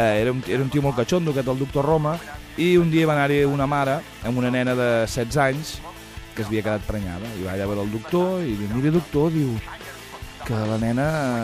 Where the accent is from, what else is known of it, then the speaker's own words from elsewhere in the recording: La Roca del Vallès, Catalonia, Spain; jo quan era petit, allà a la Roca teníem el doctor Roma